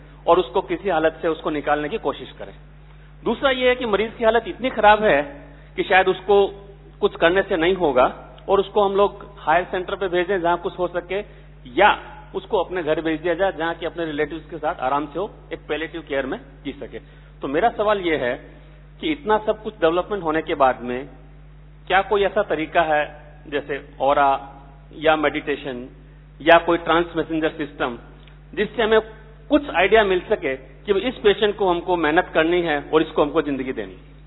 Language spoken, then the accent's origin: Hindi; Mumbai, Maharashtra, India; मैं मुंबई से हूँ.